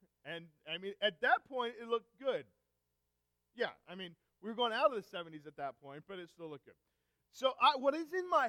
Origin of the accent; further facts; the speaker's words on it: Rossville, Pennsylvania, United States; I grew up in Lancaster County.